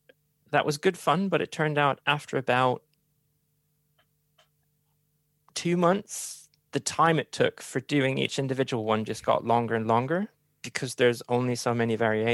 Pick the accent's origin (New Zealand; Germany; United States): Germany; Hamburg; English is a second language; Well, originally I'm from Hamburg, and Hamburg has one of the, it being in northern Germany